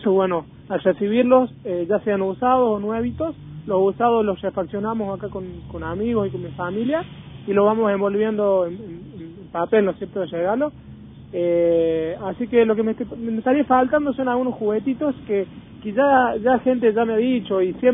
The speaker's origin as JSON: {"language": "Spanish", "town": "Villa del Totoral", "region": "Córdoba", "country": "Argentina", "tie": "born or raised there", "said": "cuando realicé el desafío desde Villa del Totoral, junté alrededor de casi 500 chicos acá en mi pueblo"}